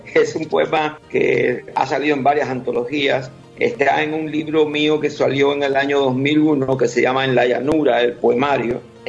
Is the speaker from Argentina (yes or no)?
no; Cuba; now in United States; Yo vivo en Estados Unidos. Este es el país en el que yo voy a morir tarde o temprano. Cuba es algo que, por supuesto, es mi país de origen